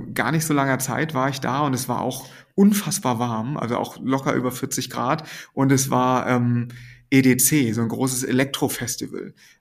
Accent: Hamburg, Germany; Hier als Hamburger

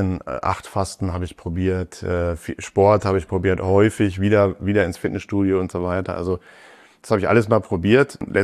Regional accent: Northern Germany, Germany; Ursprünglich komme ich aus Norddeutschland, jetzt lebe ich in Süddeutschland, genau.

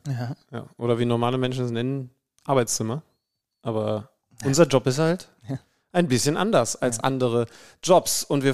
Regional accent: Wolfsburg, Lower Saxony, Germany; Ich war ja damals nicht mal in meiner Heimat in Wolfsburg.

